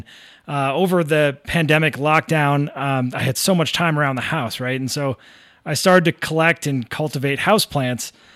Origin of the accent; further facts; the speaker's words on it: Massachusetts, United States; Well, I am from Northeast Massachusetts. I was raised to appreciate the charm of New England's historic architecture.